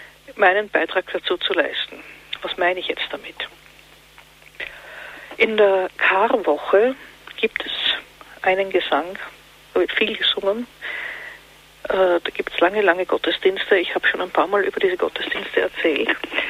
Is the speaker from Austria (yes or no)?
yes; Eastern Austria, Austria; wie man bei uns in Ostösterreich sagt